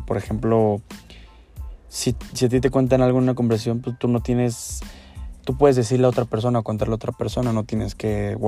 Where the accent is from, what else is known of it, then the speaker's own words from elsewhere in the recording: Morelia, Michoacán, Mexico; soy mexicano, soy de aquí de Morelia, de México.